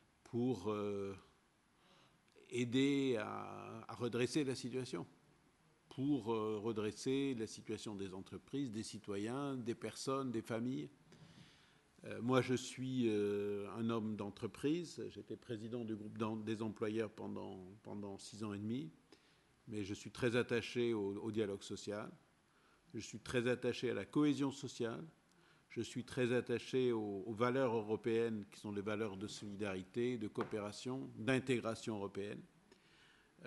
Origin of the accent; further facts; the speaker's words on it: Corsica, France; Moi-même, je viens du Sud, ça se voit. Vous pouvez le constater, je viens de l'île de Corse